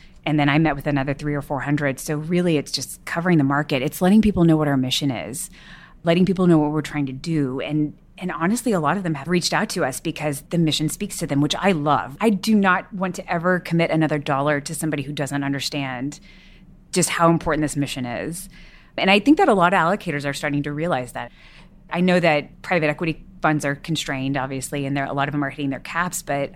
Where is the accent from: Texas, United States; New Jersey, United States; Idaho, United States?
Texas, United States; I grew up in Texas.